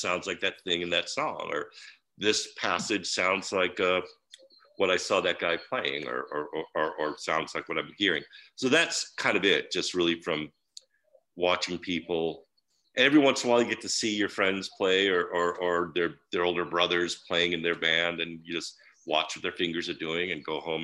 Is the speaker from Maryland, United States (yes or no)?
no; Chicago, Illinois, United States; moved away as an adult; now in Seattle, United States; Hiro Yamamoto and I moved from Chicago to Seattle. And around college age, I was 21, he was 20. And we just wanted to move far away from Chicago.